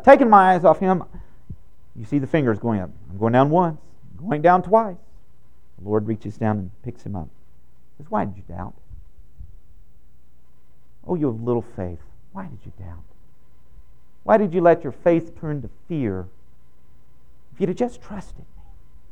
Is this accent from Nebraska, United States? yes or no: no; Texas, United States; I grew up in East Texas where pews were never padded.